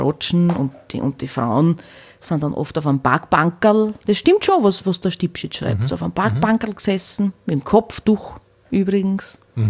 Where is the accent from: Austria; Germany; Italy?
Austria; Hornstein, Burgenland; aus einem kroatischen Dorf eben und habe mit 5 Jahren angefangen Mandoline zu lernen und war dann eben bei so einem Mandolinenorchester bei der Tamburica in Hornstein, wo ich her bin.